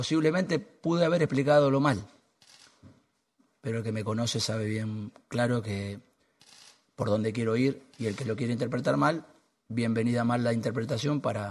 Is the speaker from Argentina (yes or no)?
yes; Argentina; posiblemente tenga un mal español, como no soy español, las palabras se pueden confundir. Soy argentino, intento reproducir lo que pienso